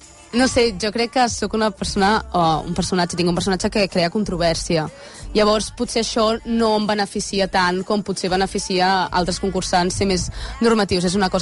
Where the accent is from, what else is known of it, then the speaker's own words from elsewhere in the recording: Barcelona, Catalonia, Spain; Jo que sóc de Barcelona